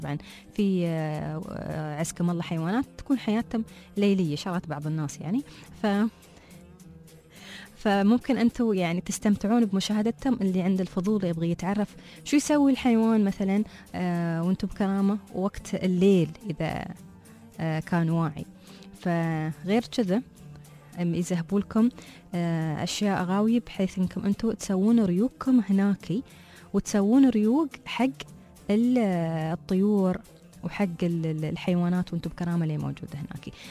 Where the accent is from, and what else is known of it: Dubai, United Arab Emirates